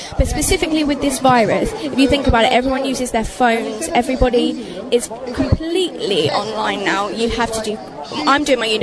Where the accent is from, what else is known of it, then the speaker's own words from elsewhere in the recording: United Kingdom; We are quite jolly people. We're British.